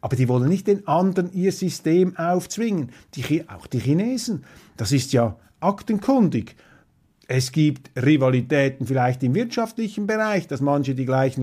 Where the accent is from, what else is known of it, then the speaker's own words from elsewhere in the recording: Switzerland; Da bin ich etwas skeptisch als Schweizer. Ich sage einfach, als Schweizer musst du dir alle Fluchtwege und Notausgänge in der Weltpolitik offen halten